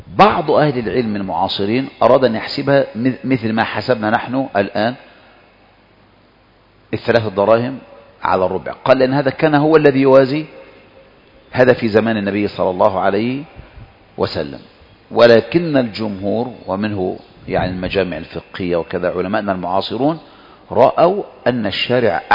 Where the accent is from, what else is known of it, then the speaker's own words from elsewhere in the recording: Egypt; ولهذا معمول به عندنا في مصر في المحاكم